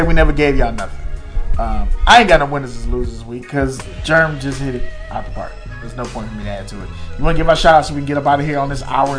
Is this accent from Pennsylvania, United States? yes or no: no; St. Louis, Missouri, United States; I'm from St. Louis. They used to call them white girls.